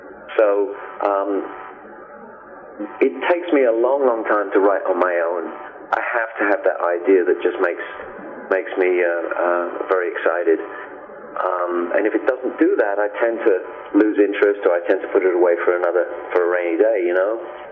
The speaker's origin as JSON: {"language": "English", "region": "London", "country": "United Kingdom", "tie": "born or raised there", "said": "I grew up in Maida Vale in London"}